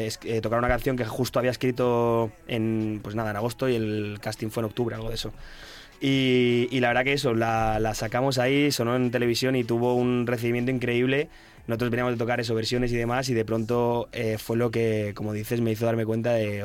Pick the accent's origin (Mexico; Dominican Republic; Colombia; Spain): Spain; Las Rozas, Community of Madrid; en un concierto que estábamos dando en Las Rozas, de donde yo soy